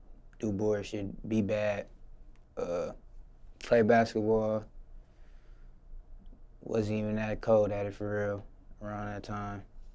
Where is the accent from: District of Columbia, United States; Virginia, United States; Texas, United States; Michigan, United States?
Michigan, United States; Flint; Flint. I was born in Flint. And for Flint people, I was born on the north side by Don Donuts.